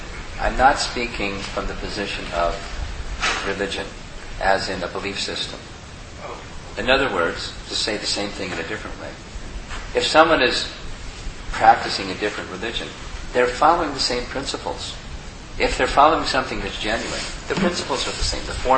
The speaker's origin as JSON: {"language": "English", "country": "United States", "said": "Not just because I'm American, I like freedom."}